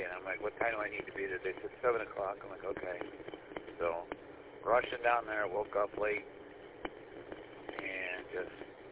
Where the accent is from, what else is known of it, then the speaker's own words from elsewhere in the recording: Mount Clemens, Michigan, United States; Yep, growing up in Mount Clemens, that's where everybody went to the hospital if they had to go to the hospital.